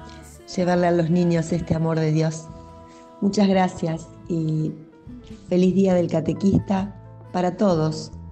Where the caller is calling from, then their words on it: Tres Arroyos, Buenos Aires Province, Argentina; de Tres Arroyos